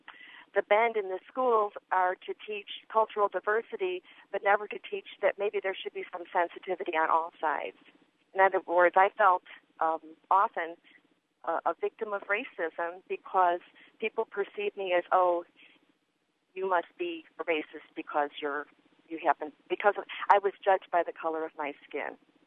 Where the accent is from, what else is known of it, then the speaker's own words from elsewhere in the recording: Chicago, Illinois, United States; I grew up in Chicago. My seven brothers, five became rich accountants, but two became cops.